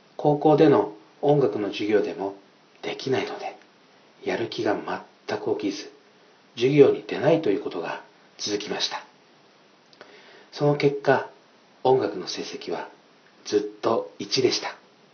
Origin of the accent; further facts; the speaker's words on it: Okinawa, Japan; moved away as an adult; それから私は高校を卒業後、出身地の沖縄を離れ東京に出ることになりました。そして東京でイエス様を信じ救われ、東京安定教会に通うことになりました。